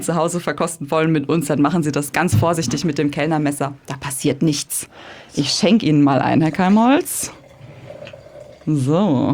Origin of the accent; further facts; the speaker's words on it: Bad Dürkheim, Rhineland-Palatinate, Germany; aus Bad Dürkheim, also aus meiner Heimatstadt.